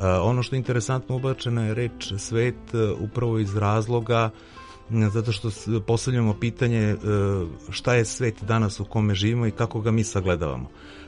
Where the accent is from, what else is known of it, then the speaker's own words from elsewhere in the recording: Majdanpek, Bor District, Serbia; Priča vezana za moj rodni grad, jedno malo mesto Majdanpek.